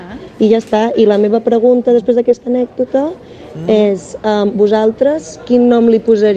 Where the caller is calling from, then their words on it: Girona, Catalonia, Spain; de Girona.